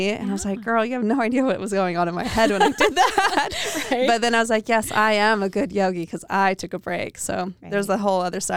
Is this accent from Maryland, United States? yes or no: no; Idaho, United States; I just showed up and I'm from Idaho teaching yoga.